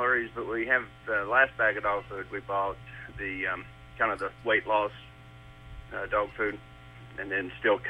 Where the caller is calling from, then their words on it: Georgia, United States; I'm in Georgia.